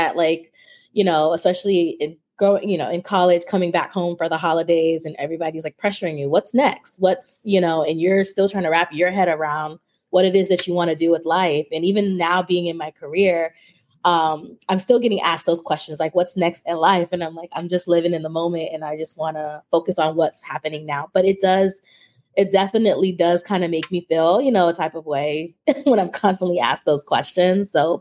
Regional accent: Miami, Florida, United States; now in Maryland, United States; I actually currently live in Maryland, but most of my family, I'm originally from Miami.

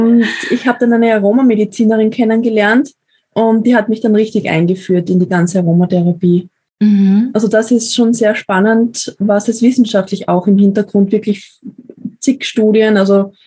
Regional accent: Styria, Austria; Also, ich bin 40 Jahre alt, habe eine 6-jährige Tochter, bin verheiratet und wohne in einem kleinen Ort in der Steiermark in Österreich. Hört man natürlich auch im Dialekt ein bisschen.

